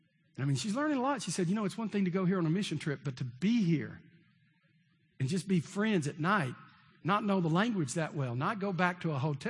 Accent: Texas, United States; you know, I'm from Texas, so if we do something, we want to do it, right?

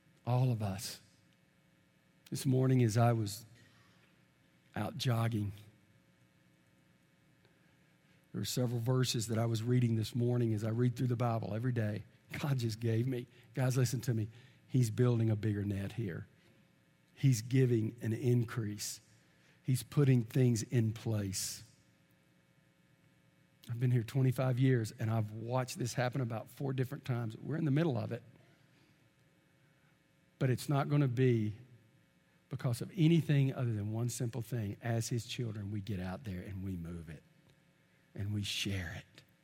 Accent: United States; As an American, I do support religious freedom.

